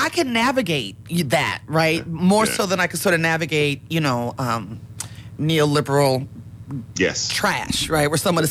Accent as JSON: {"language": "English", "town": "Las Vegas", "region": "Nevada", "country": "United States", "tie": "born or raised there", "said": "And I grew up in Las Vegas, Nevada, and I was like, yeah, I'm cool."}